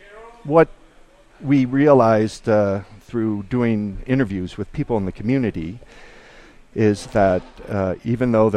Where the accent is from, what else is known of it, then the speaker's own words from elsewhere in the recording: Ohio, United States; And growing up in Ohio, there were certain practices that were similar.